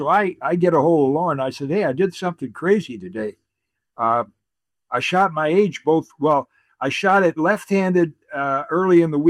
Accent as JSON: {"language": "English", "region": "Michigan", "country": "United States", "tie": "born or raised there", "said": "and growing up in Southwest Michigan, I could listen to 8 games."}